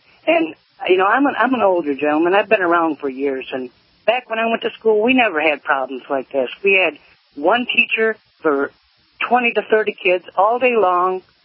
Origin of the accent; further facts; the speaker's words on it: Grayling, Michigan, United States; Actually, I'm actually from Grayling, Michigan